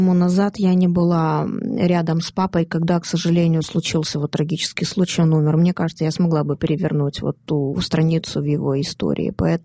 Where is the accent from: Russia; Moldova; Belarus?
Moldova; я горжусь тем, то, что я родилась здесь, я молдаванка.